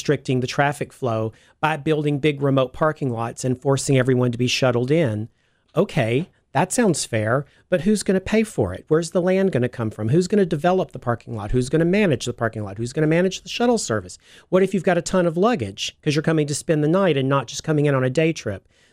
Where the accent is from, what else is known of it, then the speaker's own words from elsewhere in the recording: the South, United States; I mean, I'm from the South. I know about segregation